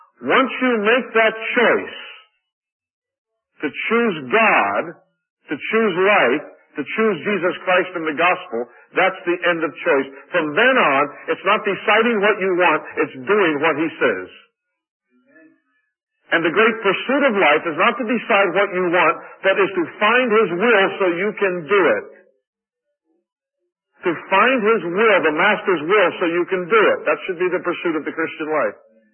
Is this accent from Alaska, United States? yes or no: no; Rochester, New York, United States; I come from Rochester, and that's the home headquarters of Xerox.